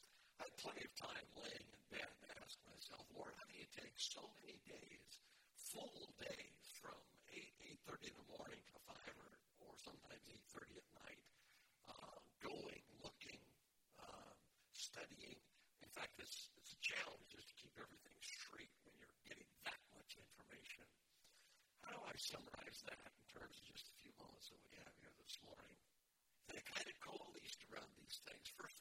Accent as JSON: {"language": "English", "region": "Wyoming", "country": "United States", "tie": "born or raised there", "said": "I grew up in Wyoming, which is a big state. I grew up in the foothills of the Bighorn Mountains, the spur of the Rocky Mountains"}